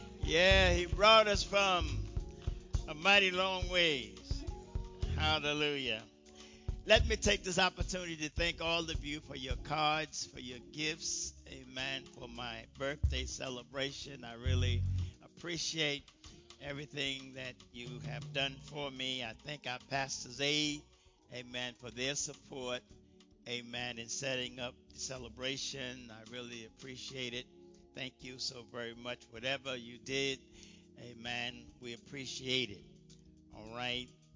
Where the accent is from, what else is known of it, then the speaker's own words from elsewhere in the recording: Brooklyn, New York, United States; That's my hometown, New York. I'm from Brooklyn.